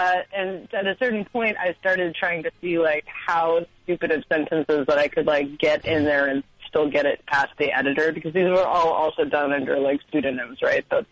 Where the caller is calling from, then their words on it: Queens, New York, United States; Okay, really embarrassingly, I'm actually calling from Queens because I got priced out of Brooklyn already.